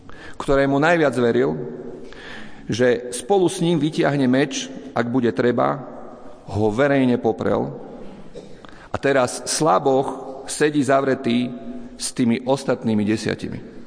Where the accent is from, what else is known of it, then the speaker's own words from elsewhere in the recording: Iňačovce, Košice Region, Slovakia; U nás na východe v Iňačovciach boli bohoslužby